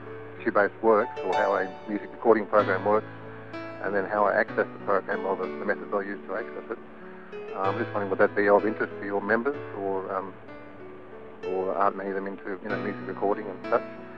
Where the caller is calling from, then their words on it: Tamworth, New South Wales, Australia; I'm calling from Tamworth in New South Wales, Australia. I'm a blind person